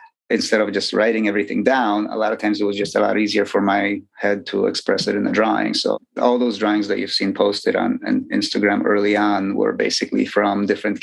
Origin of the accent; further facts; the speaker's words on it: Chicago, Illinois, United States; also born or lived in Poland; I was born in Poland, but I lived in Chicago most of my life, and most of my training is from Chicago.